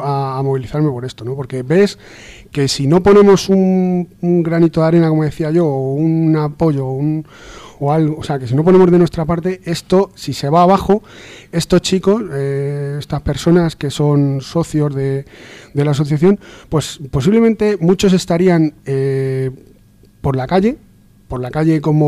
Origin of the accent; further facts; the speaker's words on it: Leganés, Community of Madrid, Spain; yo es que soy de Leganés